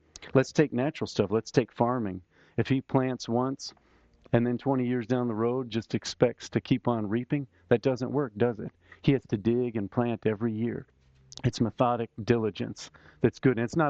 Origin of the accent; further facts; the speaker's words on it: Charlottesville, Virginia, United States; I was from Virginia in Charlottesville.